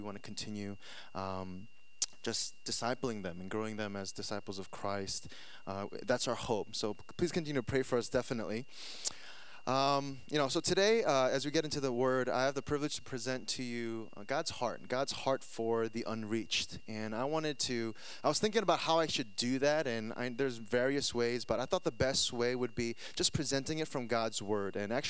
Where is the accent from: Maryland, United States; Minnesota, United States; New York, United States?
New York, United States; Like, I grew up in New York, but I never been to Texas before, never been to Austin, never been to this church.